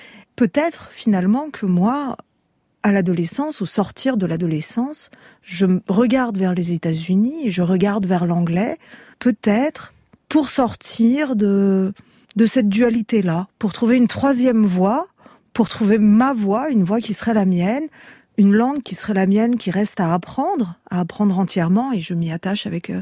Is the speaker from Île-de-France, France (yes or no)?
yes; Paris, Île-de-France, France; je suis née à Paris à la toute fin des années 70, de parents qui étaient tous les deux originaires d'un pays qui n'existe plus aujourd'hui, qui est la Yougoslavie.